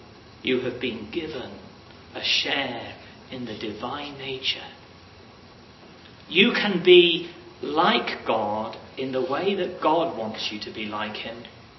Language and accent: English; Wales, United Kingdom; When I was a boy growing up in Wales, I was a member of a club